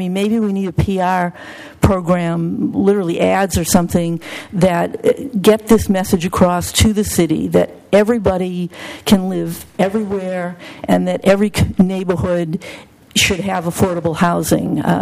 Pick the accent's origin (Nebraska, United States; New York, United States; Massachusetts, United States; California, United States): Massachusetts, United States; Boston; I grew up in Boston. I appreciate historic architecture